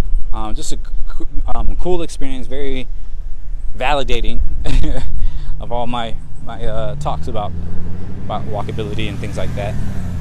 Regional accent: the South, United States; Like, I'm from the South. Like, I don't, I'm not gonna go to New York for some soul food.

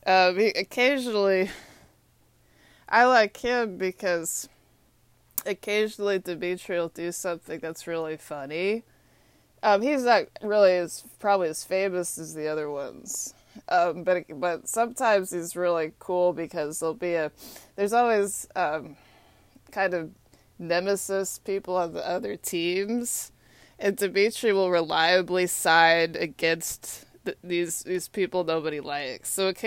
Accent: Texas, United States; I love hockey. I grew up in Texas. It's so hot there.

